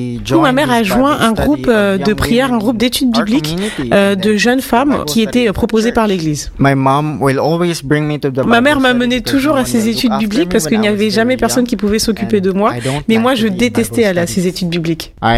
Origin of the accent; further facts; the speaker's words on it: Philippines; French is a second language; j'ai 24 ans et c'est ma première fois en France. Je viens des Philippines